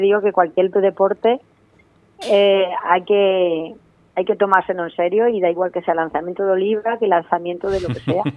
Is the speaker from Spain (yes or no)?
yes; Yecla, Region of Murcia, Spain; en la de mi pueblo, en la que organizamos aquí en Yecla